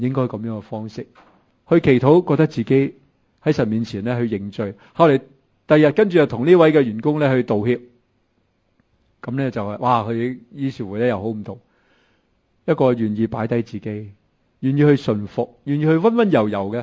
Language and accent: Cantonese; China